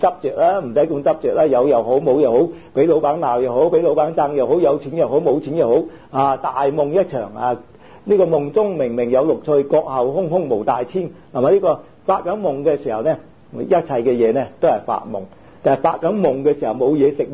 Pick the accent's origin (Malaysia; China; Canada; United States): China; 鬼佬叫呢棵係 tree 啊，呢個係樹，我哋中國人叫佢做樹